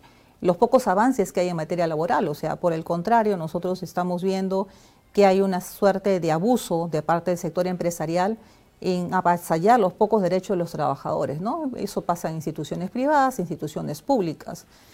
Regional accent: Peru; como muchos peruanos, miles de peruanos que salimos a las calles ese día.

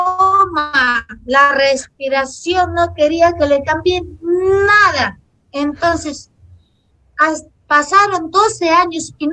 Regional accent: Lima, Peru; Yo me siento muy afortunada de ser una peruana, madre campesina, y ser, pues a veces considerarme limeña. En realidad no hablo como limeña, no tengo la papa en la boca

